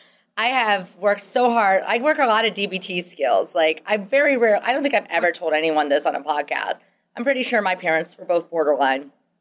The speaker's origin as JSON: {"language": "English", "region": "Midwest", "country": "United States", "accent": "Midwestern", "said": "so you can hear my Midwestern accent."}